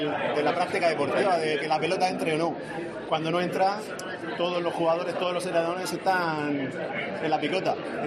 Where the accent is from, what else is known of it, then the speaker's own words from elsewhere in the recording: Region of Murcia, Spain; Es un orgullo, como murciano, ser anfitrión de tanta gente